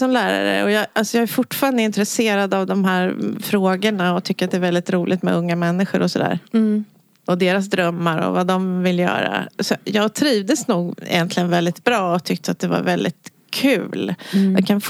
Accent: Nyköping, Södermanland, Sweden; Jag är från Nyköping.

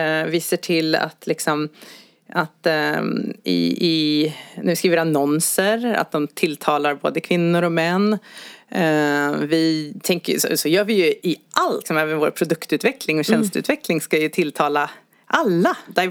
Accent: Västerås, Västmanland County, Sweden; Jag är från Västerås.

